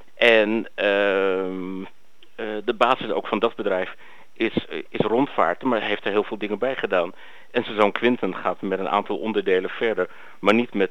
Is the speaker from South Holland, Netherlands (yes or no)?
no; Amsterdam, North Holland, Netherlands; En daar gaan wij als Amsterdammers een klein beetje aan voorbij.